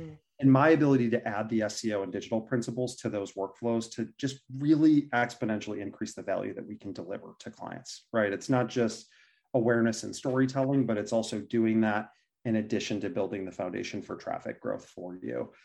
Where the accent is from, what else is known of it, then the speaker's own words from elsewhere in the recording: Syracuse, New York, United States; now in Boston, United States; It's in a small market, Syracuse, New York, which is actually where I'm from, my hometown, before I relocated here to Boston.